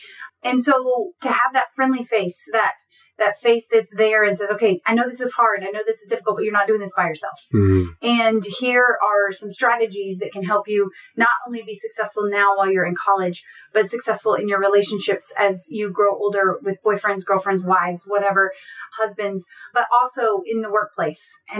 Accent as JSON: {"language": "English", "region": "Texas", "country": "United States", "said": "And I am a Texan. So China is very different from Texas."}